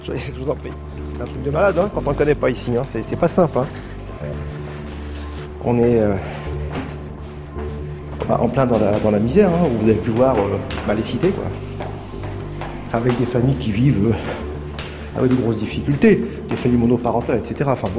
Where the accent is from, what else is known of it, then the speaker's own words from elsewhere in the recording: Maubeuge, Hauts-de-France, France; born there; mes parents donc, sont nés donc, en Algérie, en tous les cas pour mon père et ma mère, il n'y a aucun doute là-dessus. Moi en revanche, je suis né donc, en France, à Maubeuge, dans le nord de la France.